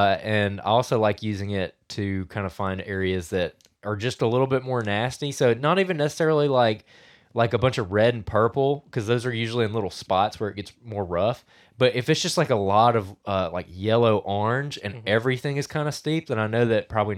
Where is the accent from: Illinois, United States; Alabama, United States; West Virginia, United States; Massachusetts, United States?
Alabama, United States; I'm from North Alabama, and I have only hunted the mountains.